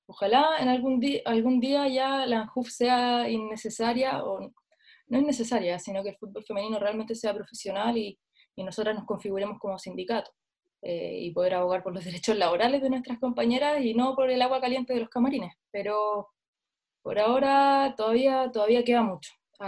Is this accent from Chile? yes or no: yes; Chile; todavía me duelen como jugadora, me duelen como chilena, porque creo que merecemos más